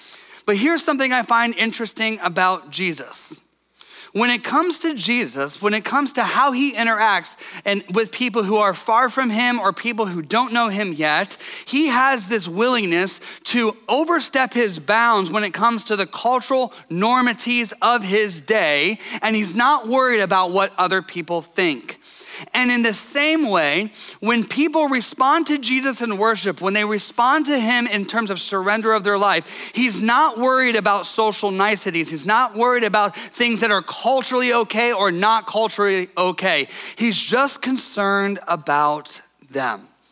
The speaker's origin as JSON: {"language": "English", "town": "Columbus", "region": "Ohio", "country": "United States", "tie": "born or raised there", "said": "For me, I grew up in Columbus, Ohio. My grandparents lived in Cleveland, Ohio"}